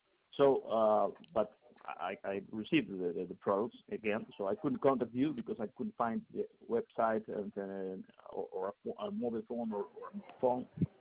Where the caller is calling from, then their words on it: Lima, Peru; first language Spanish; English is a second language; I'm calling from Lima, Peru. So my language is Spanish. So please be patient about my poor English.